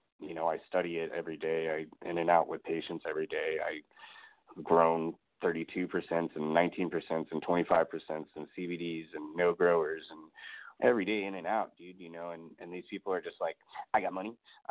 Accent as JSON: {"language": "English", "region": "California", "country": "United States", "lives_now": "Las Vegas, United States", "said": "I'm originally from California, so I'm an outlander here"}